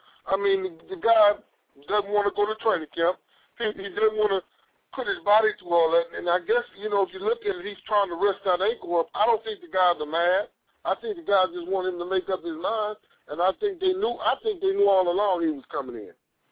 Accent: Pine Bluff, Arkansas, United States; Well, you know, growing up in Arkansas at the time, you know, in my situation, I started playing football at a real young age

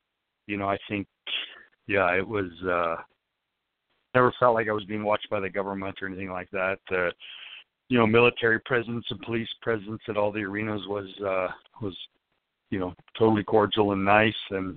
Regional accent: Colorado, United States; And I'm from Colorado, and there's a lot of tunnels in Colorado

